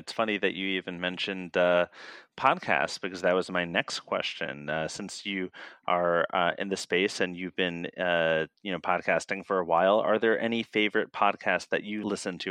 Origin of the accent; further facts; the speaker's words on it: New York, United States; As a New Yorker who orders from Domino's delivery, you know, I'm not one to judge.